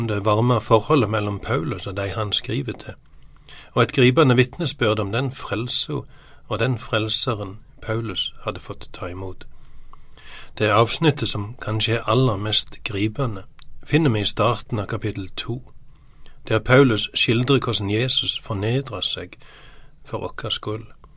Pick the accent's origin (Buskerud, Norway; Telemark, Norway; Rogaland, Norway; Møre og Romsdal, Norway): Rogaland, Norway; Sokndal; Jeg husker noe som skjedde da jeg gikk på ungdomsskolen hjemme I Sokkendal, helt sør I Rogaland.